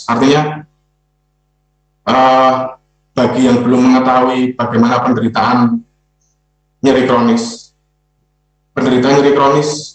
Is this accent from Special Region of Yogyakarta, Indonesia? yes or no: yes; Yogyakarta, Special Region of Yogyakarta, Indonesia; saya asli Yogyakarta, dan ketika itu saya semester 1 di Universitas Sanata Dharma, jurusan sastra Inggris.